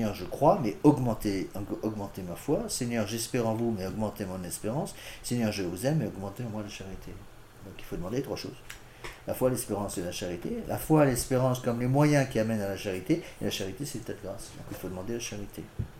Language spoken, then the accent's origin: French; Morocco; moved away; Je me rappelle quand j'étais gamin au Maroc